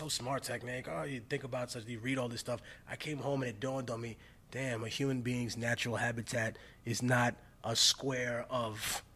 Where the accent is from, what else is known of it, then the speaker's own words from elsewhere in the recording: New York, United States; I'm from New York, where people are in a rush to go nowhere.